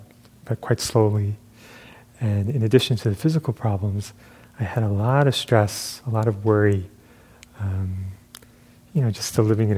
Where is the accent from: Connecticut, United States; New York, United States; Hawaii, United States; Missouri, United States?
New York, United States; Brooklyn; born there; I was born in Brooklyn, New York. Anyone from Brooklyn?